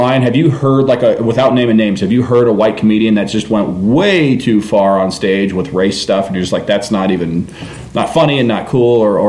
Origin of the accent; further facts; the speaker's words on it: San Jose, California, United States; I say I'm from the Mexican part of San Jose called San Jose